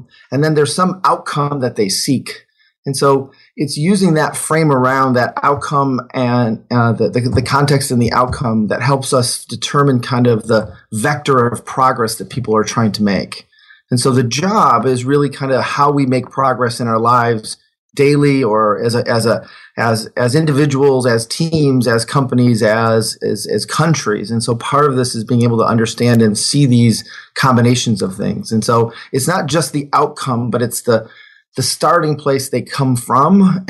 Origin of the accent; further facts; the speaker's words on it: Detroit, Michigan, United States; I grew up in Detroit, and we had this thing called Big Junk Day